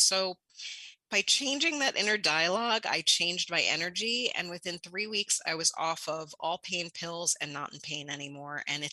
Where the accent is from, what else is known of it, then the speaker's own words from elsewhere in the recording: New York City, New York, United States; I grew up in New York City, saw addiction firsthand